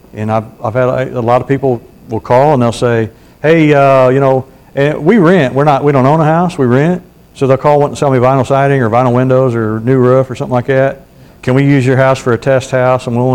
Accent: United States; I said, look, I'm an American.

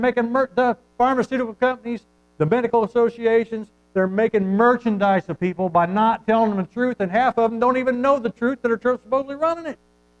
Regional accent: United States; I'm not bound to the government. I'll pay my taxes. I'm an American. And I don't hate America.

